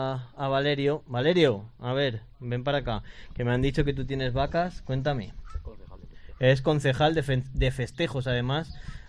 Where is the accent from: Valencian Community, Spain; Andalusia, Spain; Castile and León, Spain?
Castile and León, Spain; Mingorría; soy de Mingorría, que a muchos dicen que es ya de casi la Sierra de Ávila.